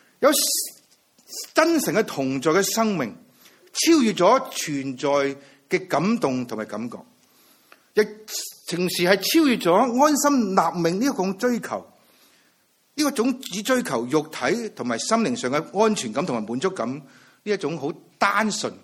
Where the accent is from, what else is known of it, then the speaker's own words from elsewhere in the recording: Hong Kong; 讲到翻到我哋自己香港人，而家好多人都想离开土生土长嘅香港